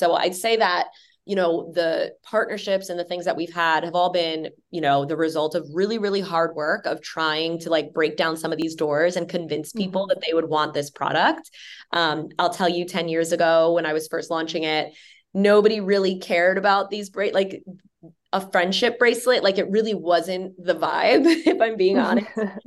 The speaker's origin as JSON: {"language": "English", "region": "New Jersey", "country": "United States", "tie": "born or raised there", "said": "Yeah. So I grew up in New Jersey. I went to a school in New Jersey."}